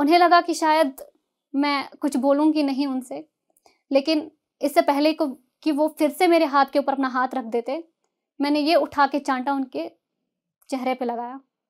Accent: Srinagar, Jammu and Kashmir, India; लेकिन मेरी पढ़ाई और पैदाइश जो है वो डिस्ट्रिक्ट श्रीनगर से हुई है। मतलब मेरी जिंदगी का जो ज़्यादा हिस्सा है वो डिस्ट्रिक्ट श्रीनगर में गुजरा है

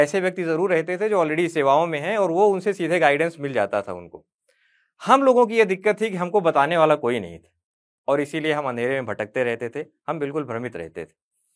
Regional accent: Pratapgarh, Uttar Pradesh, India; इसकी कहानी हमारे गांव में, जो कि है उत्तर प्रदेश के बहुत छोटा सा एक गाँव जो कि प्रतापगढ़ जिले में है, वहाँ से। 90s का दौर है, हम लोग वहाँ पे पढ़ते थे।

